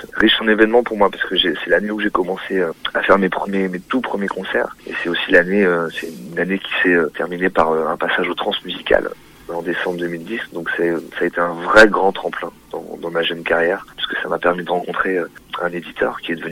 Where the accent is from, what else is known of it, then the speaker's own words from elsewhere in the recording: Saint-Malo, Brittany, France; also born or lived in Dinan; Je suis né à Dinan. Ouais. J'ai pas vécu à Dinan, mais je suis né à Dinan et j'ai vécu près de Saint-Malo.